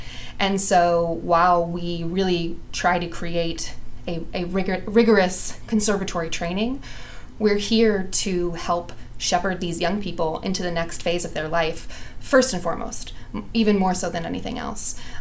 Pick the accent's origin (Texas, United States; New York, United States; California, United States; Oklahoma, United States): California, United States; I grew up in California.